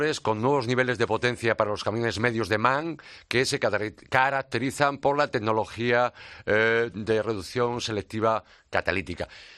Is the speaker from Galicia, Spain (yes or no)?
yes; Galicia, Spain; en mi tierra natal, en Galicia